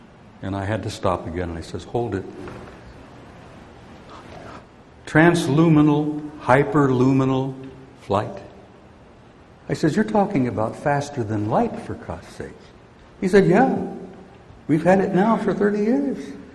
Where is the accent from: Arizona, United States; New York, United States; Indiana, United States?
Arizona, United States; I'm from Arizona. I baked my gourd in Phoenix for the last 6 to 8 months, and I lose it sometimes.